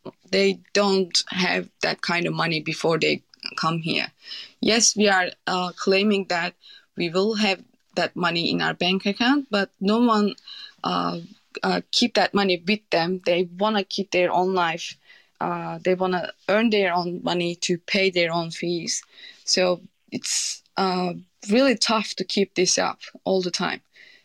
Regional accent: Turkey; English is a second language; But I'm from Turkey. Turkey is not doing well at the moment.

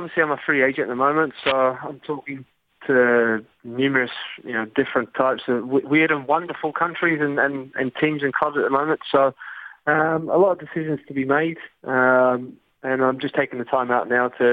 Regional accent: Melbourne, Victoria, Australia; I'm from Melbourne originally, but, you know, the whole of Australia is, you know, a fantastic place, and it would just be nice to come home

